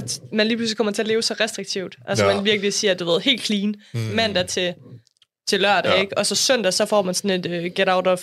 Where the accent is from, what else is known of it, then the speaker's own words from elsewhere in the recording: Vrå, North Denmark Region, Denmark; nu er jeg er jo født og opvokset i Vrå.